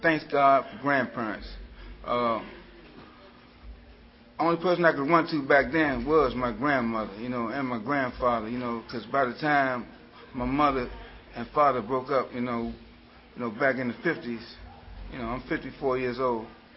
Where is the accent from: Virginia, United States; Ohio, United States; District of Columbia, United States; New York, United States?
District of Columbia, United States; Washington; I'm from Northwest Washington, D.C., and I grew up in a loving, caring family.